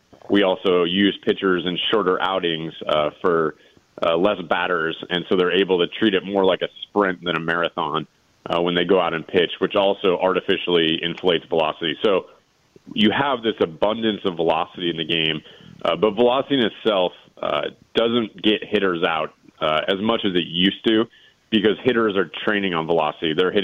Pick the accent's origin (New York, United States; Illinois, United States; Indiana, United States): Illinois, United States; Chicago; I grew up on the South Side, my dad pitching for the White Sox throughout the 80s, and I spent most of my childhood at the old Comiskey Park.